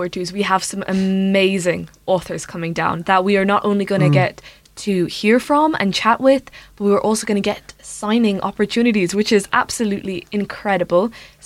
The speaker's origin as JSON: {"language": "English", "town": "Ballybricken", "region": "Munster", "country": "Ireland", "said": "I'm from right around Ballybricken"}